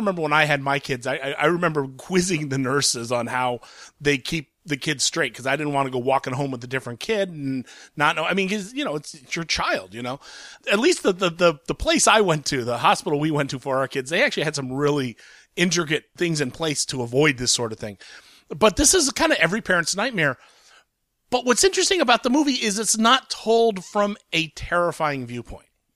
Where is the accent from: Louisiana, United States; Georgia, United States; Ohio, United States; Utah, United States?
Ohio, United States; Columbus; It's finally hitting my hometown of Columbus, Ohio.